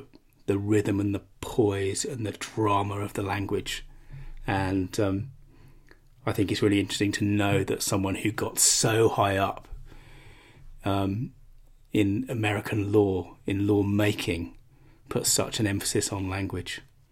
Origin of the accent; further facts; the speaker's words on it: United Kingdom; Obviously, I'm a Brit. I'm not really particularly clear on how the law works in the US